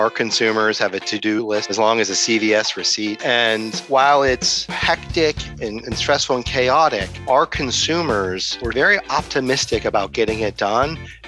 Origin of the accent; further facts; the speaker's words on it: Columbus, Ohio, United States; Columbus, Ohio.